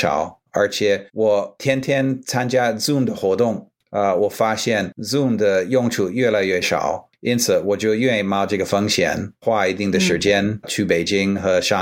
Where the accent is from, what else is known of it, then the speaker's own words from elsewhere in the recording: Washington, District of Columbia, United States; Chinese is a second language; 因为我来自一个小镇叫华盛顿特区，所以我是一个我作为一个土包子来北京这个大城市